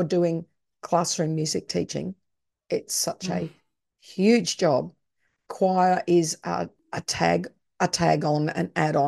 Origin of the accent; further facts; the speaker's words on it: Australia; maybe I love it because I'm Australian.